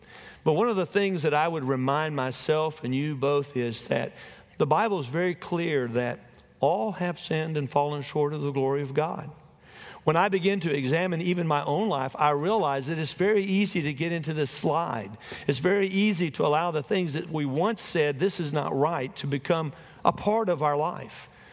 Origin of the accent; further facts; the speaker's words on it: Alabama, United States; I'm from Alabama. I'm a pastor.